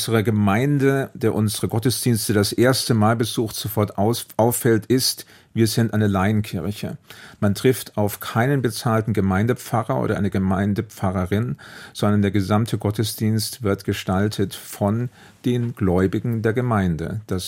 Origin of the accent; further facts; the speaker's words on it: Erlangen, Bavaria, Germany; Das ist richtig, obwohl ich nicht aus der Gegend stamme. Ich bin in Franken, in Erlangen geboren und aufgewachsen